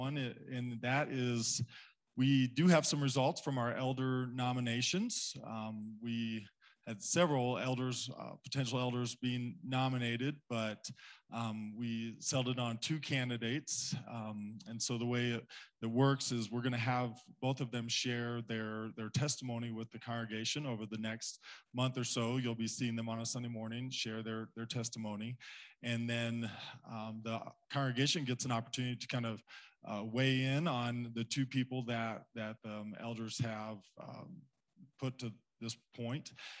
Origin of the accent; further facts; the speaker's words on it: Cedarville, United States; She still lives in the hometown where we grew up in Cedarville.